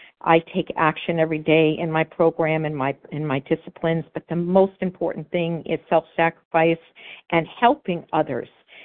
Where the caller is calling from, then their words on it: Florida, United States; I live in New Hampshire, but I'm currently hailing from Florida, which I'm very grateful for.